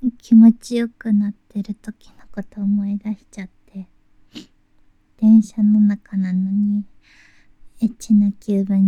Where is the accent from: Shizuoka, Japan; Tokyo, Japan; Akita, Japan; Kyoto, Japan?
Tokyo, Japan; 東京都出身です。